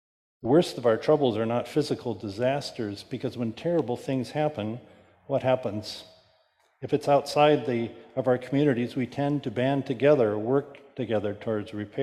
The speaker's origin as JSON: {"language": "English", "town": "South Pasadena", "region": "California", "country": "United States", "tie": "born or raised there", "said": "I remember growing up in South Pasadena and delivering newspapers in the afternoon"}